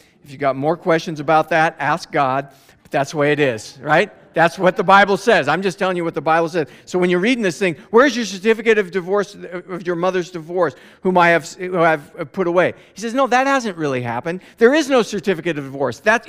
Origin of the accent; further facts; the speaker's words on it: Scotland, United Kingdom; I'm a bargainy kind of guy. I'm Scottish.